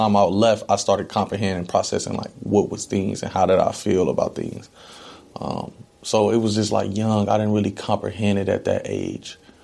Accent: Decatur, Alabama, United States; also born or lived in Dayton, Ohio; So I'm 23 years old. I was born in Dayton, Ohio, mm-hmm. but I was raised in Decatur, Alabama.

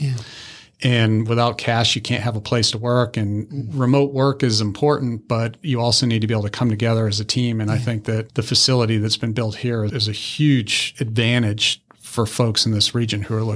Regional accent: Massachusetts, United States; moved away as an adult; now in Charleston, United States; And I grew up in Massachusetts.

